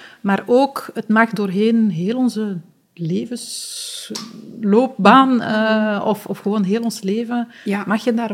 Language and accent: Dutch; Belgium; is dat wij als Belg, maar dat is mijn persoonlijk gevoel, nogal loyaal zijn